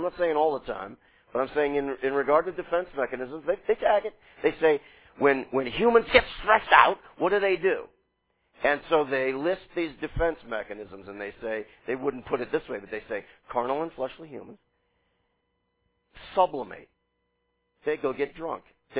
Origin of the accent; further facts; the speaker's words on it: Pennsylvania, United States; I'm from Western Pennsylvania, so I'm a winner.